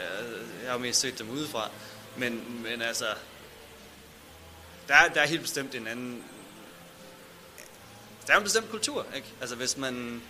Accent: West Jutland, Denmark; Altså, jeg er fra Vestjylland. Det ligger ikke mig naturligt at sætte mål på den måde.

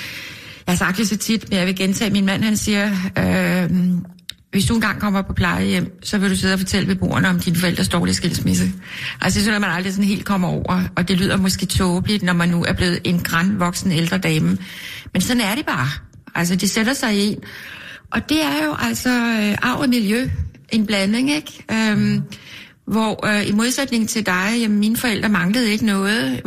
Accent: Copenhagen, Capital Region of Denmark, Denmark; jeg voksede op på Østerbro de første 10 år.

